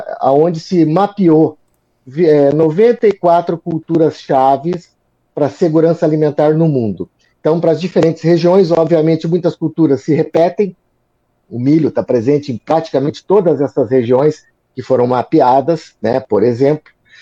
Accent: South Region, Brazil; eu sou do Sul

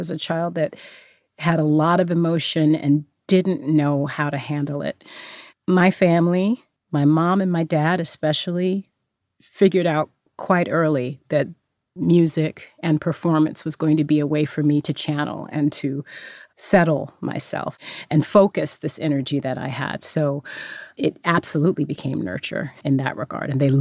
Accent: Fresno, California, United States; I was this kid from Fresno, California, who had gotten accepted to Juilliard

